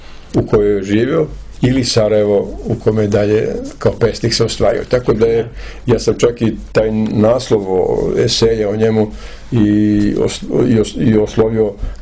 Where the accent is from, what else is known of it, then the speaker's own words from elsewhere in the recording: Kosovo; u mojoj Metohiji, odakle sam ja